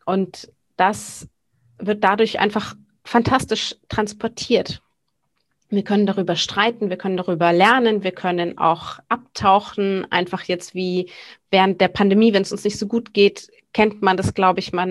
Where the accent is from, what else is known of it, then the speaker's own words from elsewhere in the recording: Sylt, Schleswig-Holstein, Germany; also born or lived in Bavaria / Hamburg; Ich bin fast 40. Ich bin geboren eigentlich in Bayern, bin teilweise aufgewachsen auf Sylt, wo ich eben ja heute noch lebe, ebenso wie in Hamburg.